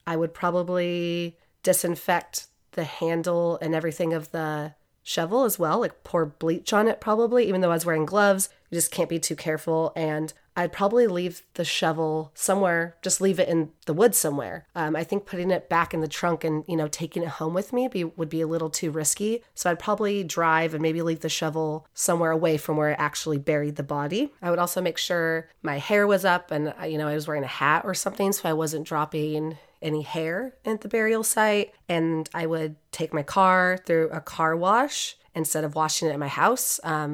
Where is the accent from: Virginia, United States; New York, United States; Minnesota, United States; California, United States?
California, United States; Eureka; So I'm from Eureka, and I live in a part of Eureka called Cutton.